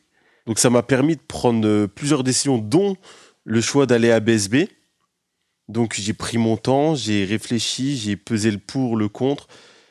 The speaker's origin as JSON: {"language": "French", "town": "Lyon", "region": "Auvergne-Rhône-Alpes", "country": "France", "said": "j'ai 23 ans, je suis originaire de Lyon."}